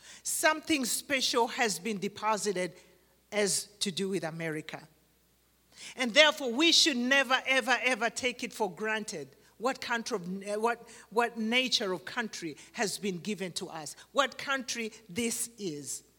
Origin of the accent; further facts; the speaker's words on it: Uganda; moved away as an adult; now in United States; I was born and raised in Uganda until I was 38. 39 was when I... No, I take it back, 36, because I came in here in 06.